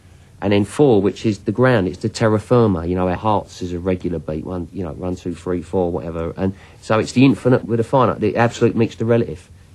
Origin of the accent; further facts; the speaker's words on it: United Kingdom; I'm a Brit and I've got this heavy-duty mystic Brit that I've found.